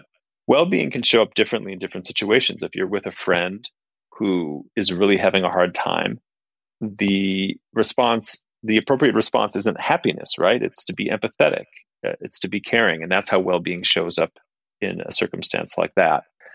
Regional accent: Minneapolis, Minnesota, United States; I grew up in Minneapolis in the Midwest, you know, the middle class family.

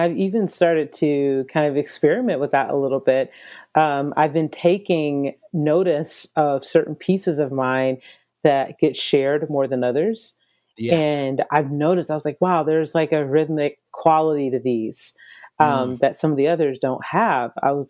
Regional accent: Atlanta, Georgia, United States; also born or lived in Nashville / Dallas; now in Los Angeles, United States; because I'm originally from Atlanta, Georgia. I've lived in Nashville. I've lived in Dallas.

